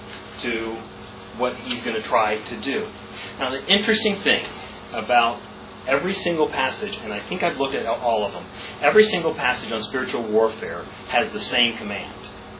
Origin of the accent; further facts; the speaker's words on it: Guatemala; I grew up in Guatemala.